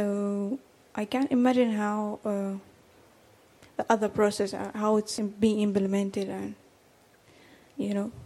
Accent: Sudan; I'm from Sudan.

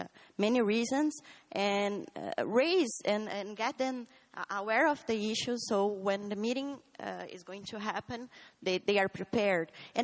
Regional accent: Brazil; I'm from Brazil

